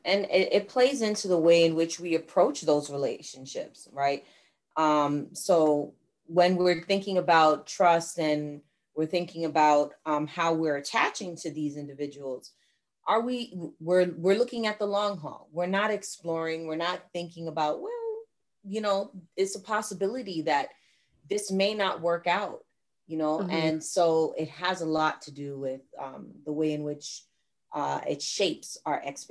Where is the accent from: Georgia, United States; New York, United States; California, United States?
New York, United States; I grew up in a home, mind you, I grew up in New York, but my parents are from Caribbean background.